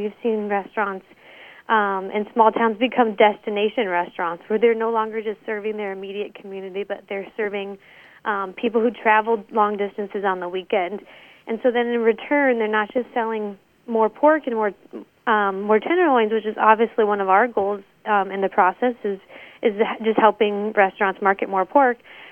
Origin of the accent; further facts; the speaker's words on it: Iowa, United States; growing up in Iowa, I did not know that a tenderloin sandwich was something that you couldn't find in every state across the United States.